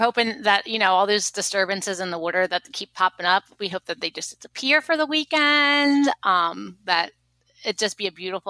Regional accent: Philadelphia, Pennsylvania, United States; I'm not from here. I'm from Philadelphia. So this has become my favorite small town that I've ever lived in.

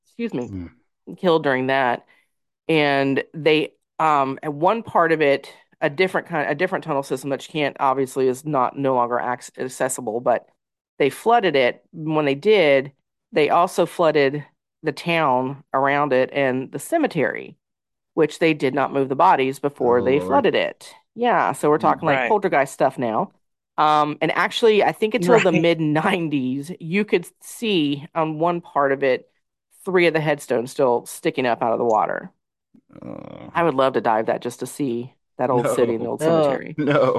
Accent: Tennessee, United States; Well, we made the mistake of going in June, which I'm from Tennessee, so I should have known better to begin with.

